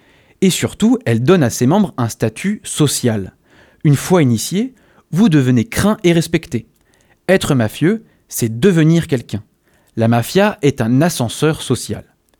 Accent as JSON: {"language": "French", "country": "Italy", "said": "Comme j'ai déjà pu le dire à notre antenne, je suis italien."}